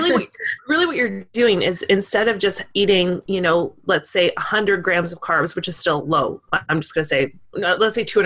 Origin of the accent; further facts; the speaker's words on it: United Kingdom; No. You're not like I'm British. I've eaten one.